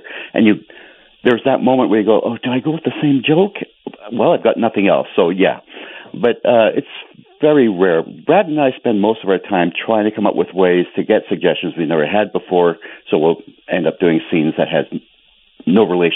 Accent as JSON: {"language": "English", "country": "Canada", "said": "That was the show that inspired me in comedy and inspired me as a Canadian."}